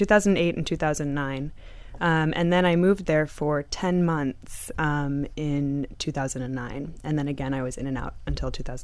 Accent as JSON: {"language": "English", "country": "United States", "tie": "born or raised there", "said": "I think growing up in the States, I believed that I would only find people who echoed Carlos's sentiments."}